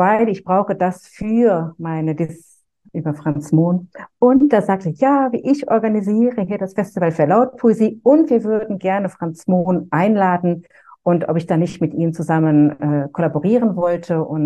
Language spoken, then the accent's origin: German; Düsseldorf, North Rhine-Westphalia, Germany; also born or lived in Opladen; now in Geneva, Switzerland; Ich bin in Opladen geboren, aber ich lebe, hatte dann ab dem 4. Lebensjahr in Düsseldorf gelebt.